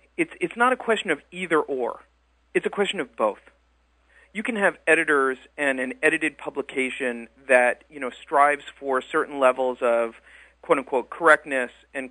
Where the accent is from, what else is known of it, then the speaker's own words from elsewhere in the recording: New York, United States; I'm from Long Island.